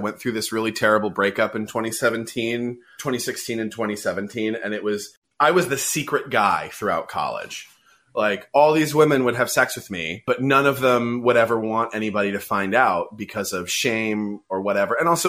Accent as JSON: {"language": "English", "town": "San Francisco", "region": "California", "country": "United States", "tie": "born or raised there", "said": "I grew up in San Francisco. I was surrounded by gay people all the time."}